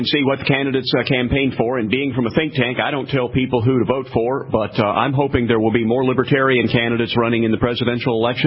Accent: Kentucky, United States; Well, and in my home state of Kentucky, which I once rated as the least libertarian state in America

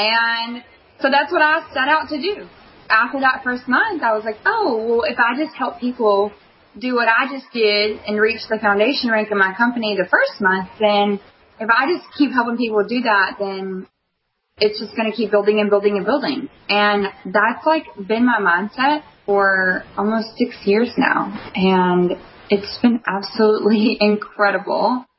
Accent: Texas, United States; and we're from Texas. We live in the country, hence my awesome accent

